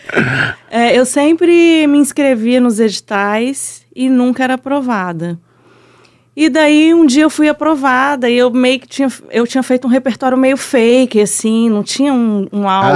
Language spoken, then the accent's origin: Portuguese; Linhares, Espírito Santo, Brazil; moved away; also born or lived in Rio de Janeiro; Saí lá de Linhares, uma menina sozinha.